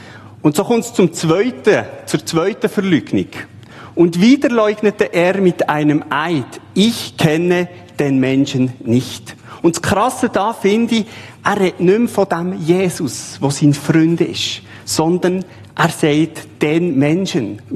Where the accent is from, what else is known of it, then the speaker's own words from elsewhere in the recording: Bern, Switzerland; now in Thurgau, Switzerland; Ich als Berner im Thurgau. Also, da fällt man auf mit einer anderen Sprache.